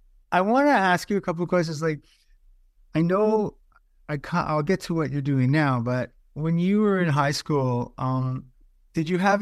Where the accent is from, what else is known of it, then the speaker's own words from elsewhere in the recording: Canada; I'm from Canada